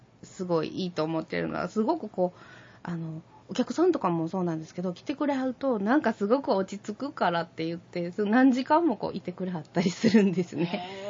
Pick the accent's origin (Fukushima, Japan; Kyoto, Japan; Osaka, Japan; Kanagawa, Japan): Kyoto, Japan; born there; 母は結婚してちょっとあの他のね、うん、まあ、京都ですけど近くに住んだので、うん、まあ、私はそっちで生まれたんですけど